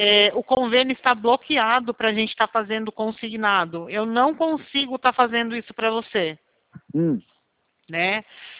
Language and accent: Portuguese; Atibaia, São Paulo, Brazil